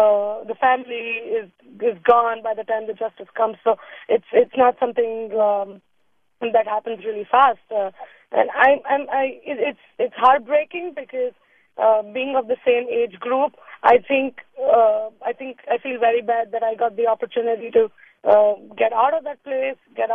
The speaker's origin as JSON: {"language": "English", "town": "Mumbai", "region": "Maharashtra", "country": "India", "moved": "as an adult", "lives_now": "San Mateo, United States", "said": "Being an Indian citizen, and I'm 26, I came to the U.S. 5 years ago to get my master's degree. I'm working in San Mateo right now. Being from Bombay"}